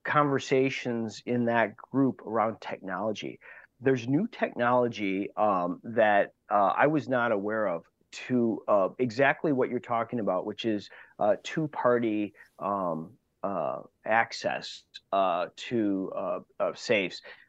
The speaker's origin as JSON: {"language": "English", "town": "Wauwatosa", "region": "Wisconsin", "country": "United States", "tie": "born or raised there", "said": "I grew up in Wauwatosa, so I remember this case quite well."}